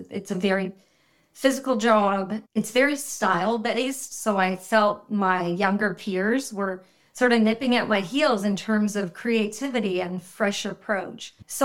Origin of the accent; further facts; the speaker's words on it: Nova Scotia, Canada; I was born and raised in Nova Scotia.